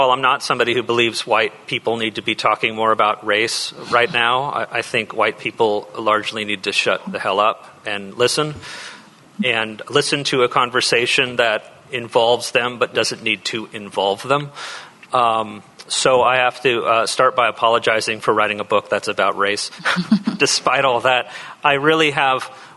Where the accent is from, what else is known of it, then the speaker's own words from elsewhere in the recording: Auburn, California, United States; Placer County that I grew up in, I grew up in Auburn, the town I still live in. It was about 6,000 people. I had sort of an idyllic country childhood.